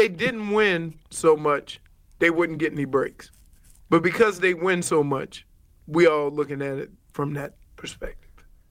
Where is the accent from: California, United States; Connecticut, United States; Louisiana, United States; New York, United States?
Louisiana, United States; New Orleans; Growing up in the Ninth Ward, I had two advantages.